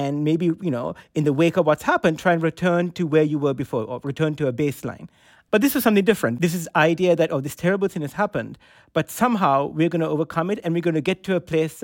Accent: Sri Lanka; So when I was growing up in Sri Lanka, when I was a small boy

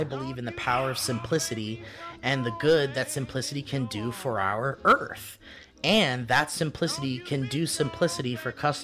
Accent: Utah, United States; Long time, first time. I'm from Utah.

